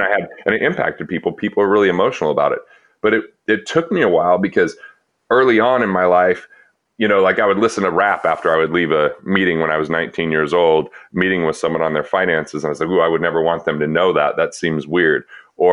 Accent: Utah, United States; I was growing up in Utah, not Mormon, and my partners were Mormon

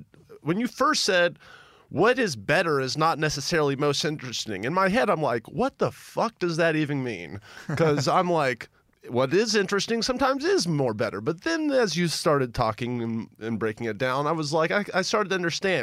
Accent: Memphis, Tennessee, United States; I remember being a little boy, growing up in Memphis, Tennessee

